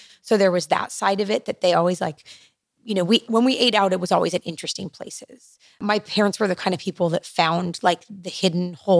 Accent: California, United States; also born or lived in East Coast, United States; So I was born on the East Coast, and it's crazy because I moved to Southern California when I was about 4.

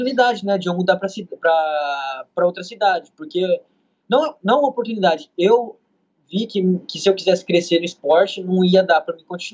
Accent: Andirá, Paraná, Brazil; eu comecei a treinar jiu-jitsu na minha cidade natal, aqui em Andirá, Paraná, com 18 anos.

